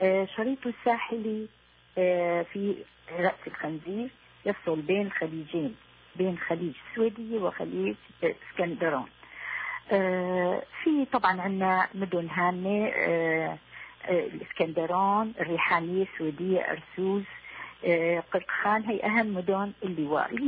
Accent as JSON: {"language": "Arabic", "town": "Aleppo", "region": "Aleppo Governorate", "country": "Syria", "tie": "born or raised there", "moved": "as an adult", "lives_now": "Latakia, Syria", "said": "أنا ولدت هنا ونشأت ودرست في حلب، وبعدها أكملت في جامعة دمشق، وتزوجت قبل أن أكمل، تزوجت في اللاذقية وأقمت فيها."}